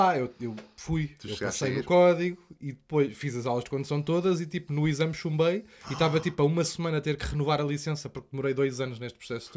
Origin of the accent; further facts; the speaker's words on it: Chelas, Lisbon, Portugal; also born or lived in Braço de Prata; É tudo meio lá perto. Eu sou de Chelas.